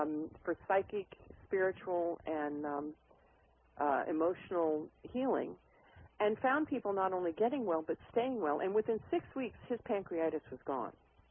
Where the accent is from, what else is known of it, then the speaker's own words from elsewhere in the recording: Kodiak, Alaska, United States; But, you know, I was thinking, hey, I was raised in Kodiak, Alaska. I'm a woods woman.